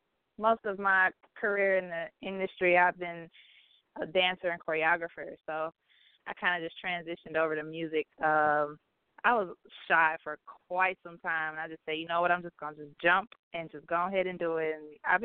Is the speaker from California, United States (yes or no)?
no; Detroit, Michigan, United States; I'm from Detroit, Michigan, all the way from Detroit, Michigan.